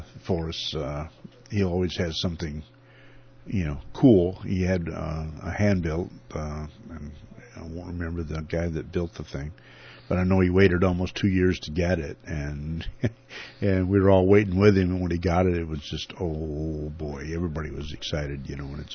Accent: Montgomery, Minnesota, United States; they're all musicians from Northfield, save myself. I'm from Montgomery.

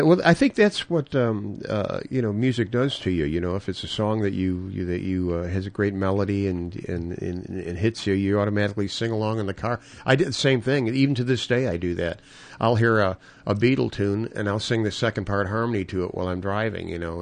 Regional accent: Hometown, Illinois, United States; I grew up in Illinois. I grew up in Hometown, Illinois, which is south of Chicago.

